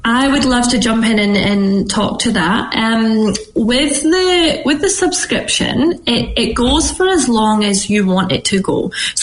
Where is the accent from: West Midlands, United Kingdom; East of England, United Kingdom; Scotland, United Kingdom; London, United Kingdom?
Scotland, United Kingdom; So I'm originally from Scotland, as you can probably maybe guess